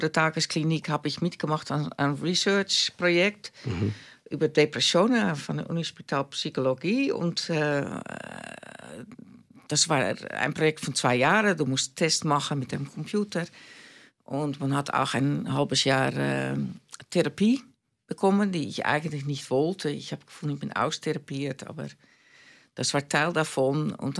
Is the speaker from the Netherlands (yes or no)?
yes; Netherlands; now in Switzerland; Ich bin aufgewachsen in Holland, oder? Dann bin ich in der Schweiz gekommen